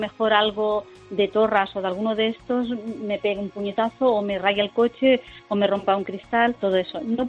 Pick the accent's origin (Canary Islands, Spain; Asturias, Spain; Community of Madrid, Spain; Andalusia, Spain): Andalusia, Spain; moved away; el no poder salir por la calle diciendo que soy andaluza, que mis padres me trajeron aquí para tener una vida mejor